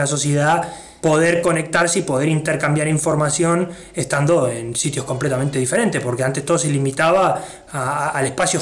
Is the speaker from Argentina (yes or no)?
yes; Argentina; nosotros como argentinos nos morimos de risa